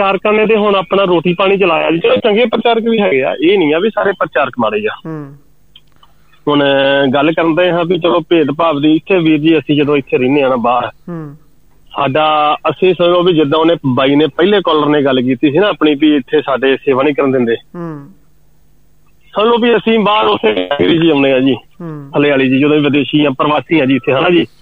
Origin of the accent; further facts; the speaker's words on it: Amritsar, Punjab, India; ਮੈਂ ਅੰਮ੍ਰਿਤਸਰ ਤੋਂ ਆ ਤੇ ਚਲੋ ਸਾਡਾ ਪਿੰਡ ਤੇ ਚਲੋ ਬੜਾ ਵਧੀਆ ਸਾਡੇ ਪਿੰਡ ਦਾ ਚਲੋ ਮਾਹੌਲ ਹੈ